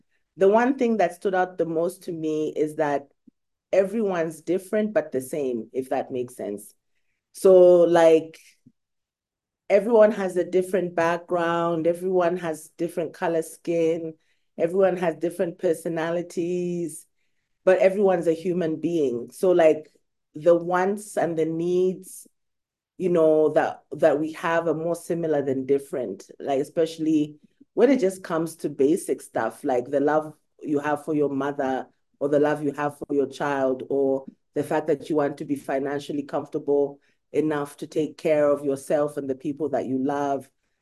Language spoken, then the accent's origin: English; Coventry, West Midlands, United Kingdom; also born or lived in Lusaka, Zambia / Mafikeng, South Africa; I was born in Lusaka. We left when I was six, like I said, to go, and my mom was studying law in Coventry. So 6 to 12 in Coventry, so basically my whole entire primary school in Coventry.